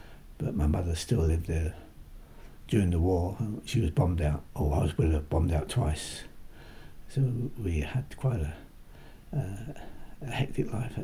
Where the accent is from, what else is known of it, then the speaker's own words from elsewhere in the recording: Battersea, London, United Kingdom; born there; I was born in 1933 in Battersea.